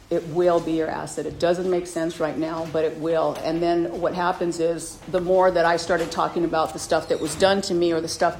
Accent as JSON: {"language": "English", "town": "Los Angeles", "region": "California", "country": "United States", "tie": "born or raised there", "said": "I was born and raised in Los Angeles in what I call the Mexican ghetto down there. East LA area over there."}